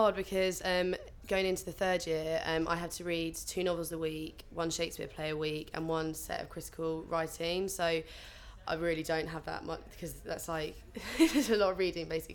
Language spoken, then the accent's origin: English; Harrow, London, United Kingdom; I was born in Harrow, and I lived there until I was about 7. Went to school in Pinner, and all my family's from around there.